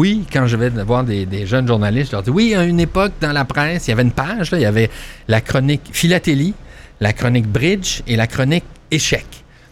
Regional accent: Quebec, Canada; il n'y a rien d'original hein, en tant que Québécois.

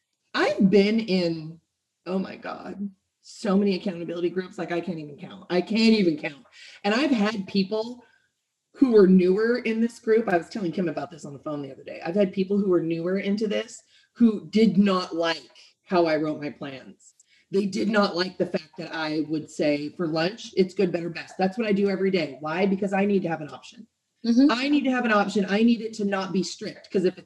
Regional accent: Oregon, United States; I'm from Oregon, Pacific Northwest, West Coast.

